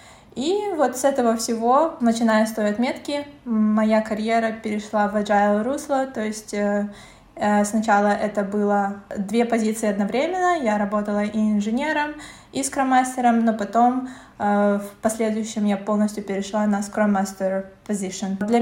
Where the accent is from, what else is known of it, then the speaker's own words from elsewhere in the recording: Almaty, Kazakhstan; now in Budapest, Hungary; Я вообще изначально родом с Алматы, с Казахстана, но сейчас я проживаю в Венгрии, в Будапеште, и работаю здесь.